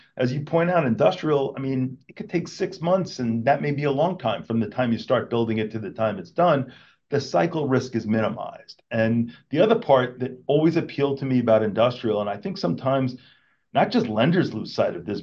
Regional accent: New York, United States; But I grew up in the New York area

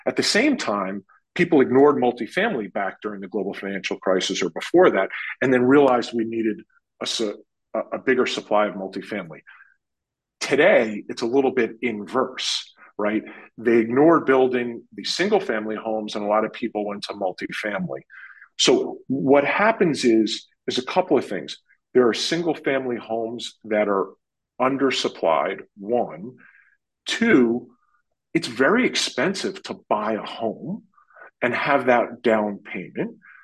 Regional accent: Northeast, United States; You know, growing up in the Northeast, let me start with New York for a second and state the obvious.

